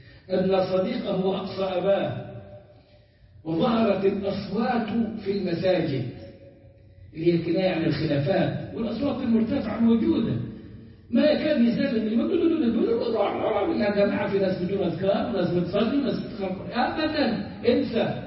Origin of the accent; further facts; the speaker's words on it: Egypt; ودي حصلت عندنا في مصر في التسعينات